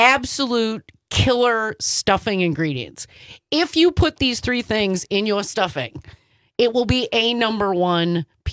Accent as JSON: {"language": "English", "region": "Wisconsin", "country": "United States", "said": "Because I'm from Wisconsin, y'all, and we want like half the plate is going to be stuffing."}